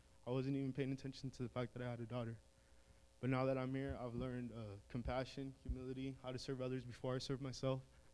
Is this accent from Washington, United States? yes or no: yes; Moses Lake, Washington, United States; I'm 19. I'm from Moses Lake, Washington.